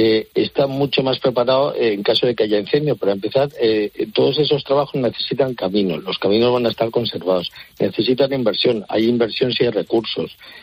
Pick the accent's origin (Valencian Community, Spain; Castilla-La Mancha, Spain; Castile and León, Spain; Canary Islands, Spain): Castile and León, Spain; Soria; moved away as an adult; now in Cantabria, Spain; Sí, antes hablabais del modelo Soria, que por cierto es mi tierra y... Llevo 37 años trabajando en Cantabria, pero mi tierra es aquella, la conozco bien.